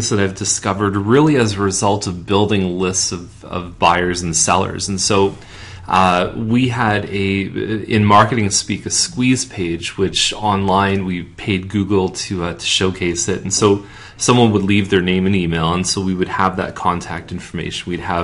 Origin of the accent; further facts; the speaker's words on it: Toronto, Ontario, Canada; moved away as an adult; now in Milton, Canada; I mean, you mentioned where we're from. We moved here in 2005 from Toronto.